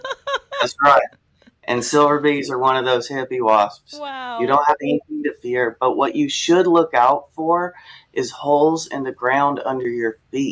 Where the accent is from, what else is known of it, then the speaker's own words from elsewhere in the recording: California, United States; Well, as a Californian, a native Californian, I grew up with the wrong idea of what our beaches are supposed to look like